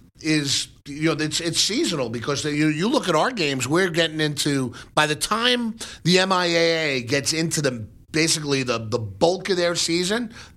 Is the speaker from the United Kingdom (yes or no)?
no; New York, United States; when I grew up in Long Island, it didn't matter, the weather.